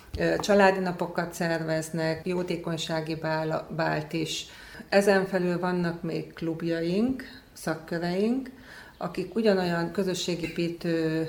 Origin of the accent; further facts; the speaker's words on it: Borsod-Abaúj-Zemplén, Hungary; now in Bakonyszentlászló, Hungary; és én Borsodból való vagyok, és kérdés nem volt, hogy én jövök ide, és nem a férjem jön oda. Én nagyon szeretek itt élni.